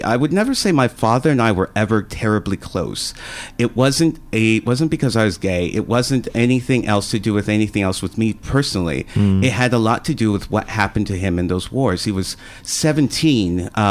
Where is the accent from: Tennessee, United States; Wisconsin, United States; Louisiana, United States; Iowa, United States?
Wisconsin, United States; Milwaukee; born there; Perhaps if I talk a little bit more like this, then maybe you might guess my original accent. But I was born in Milwaukee, Wisconsin, which I guess for people who don't know where Milwaukee is, it is essentially the Geelong to Chicago's Melbourne.